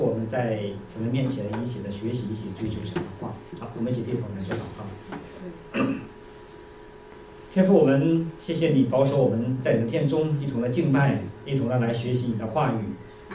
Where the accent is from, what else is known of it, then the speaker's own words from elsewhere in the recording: Northeast China, China; 你老家是哪里呢？我说是东北的。